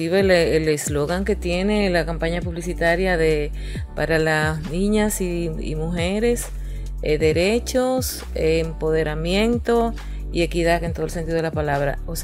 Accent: Dominican Republic; Nosotros como nación, como República Dominicana, tenemos obligaciones por todas partes para ser inclusivo

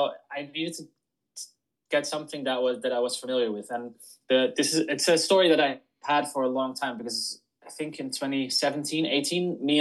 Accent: Netherlands; I'm from the Netherlands

